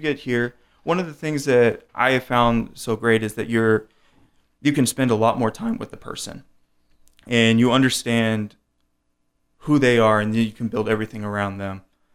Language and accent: English; Fresno, California, United States; I grew up in Fresno, which and a lot of my family lived in Tulare